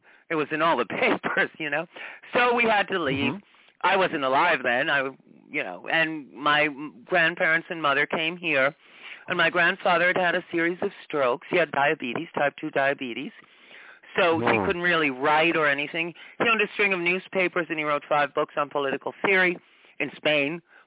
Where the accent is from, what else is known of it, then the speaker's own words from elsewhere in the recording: New York City, New York, United States; Well, I was born in Forest Hills, and then we moved to the Upper East Side, And then we moved to Greenwich Village.